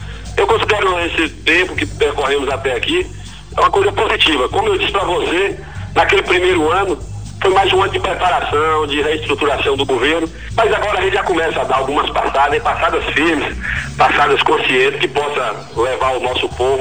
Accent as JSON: {"language": "Portuguese", "town": "Condeúba", "region": "Bahia", "country": "Brazil", "tie": "born or raised there", "said": "Sou nascido e criado em Condeúba, uma terra pela qual eu tenho um amor muito grande."}